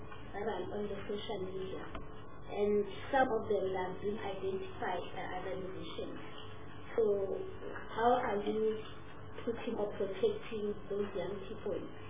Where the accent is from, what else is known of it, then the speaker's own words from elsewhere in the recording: Russia; I'm a girl from Russia, and you will find young people composing songs.